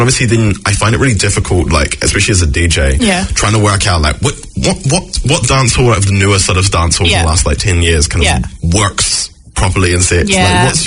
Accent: Jamaica; as proud as I am as a Jamaican

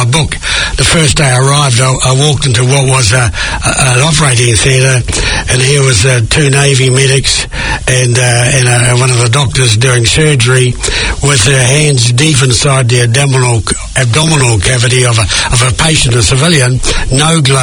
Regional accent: Hamilton, Waikato, New Zealand; also born or lived in Tauranga; I was born in Tauranga, a small farming community, Omakarara, in January 1946. Shifted to Hamilton, went to Hamilton Boys High School

